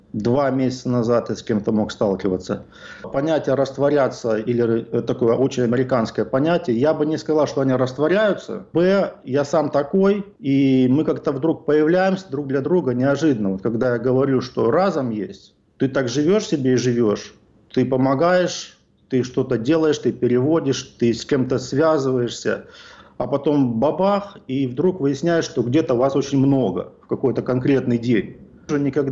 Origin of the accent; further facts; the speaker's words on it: Ukraine; moved away as an adult; also born or lived in Kazakhstan; now in United States; Я вырос в Украине. В 81 году отец решил из Казахстана уезжать полностью домой, в Украину, потому что он из Украины. Вырос я в Украине